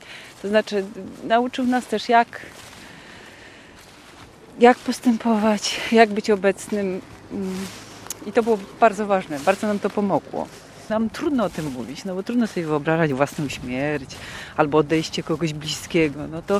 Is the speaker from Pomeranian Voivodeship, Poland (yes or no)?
yes; Sopot, Pomeranian Voivodeship, Poland; Wychowaliśmy się w Sopocie, tak, na 9 piętrze, w bloku przy cmentarzu na ulicy Sienkiewicza.